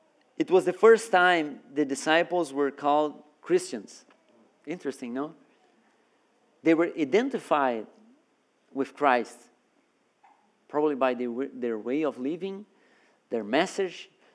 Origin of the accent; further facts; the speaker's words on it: Brazil; now in Canada; I came from Brazil. I'm not from Canada. I came from Brazil. We went to Canada as missionaries.